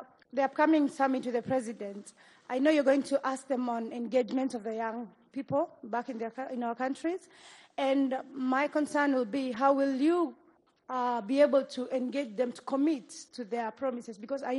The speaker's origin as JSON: {"language": "English", "country": "Kenya", "said": "I'm from Kenya."}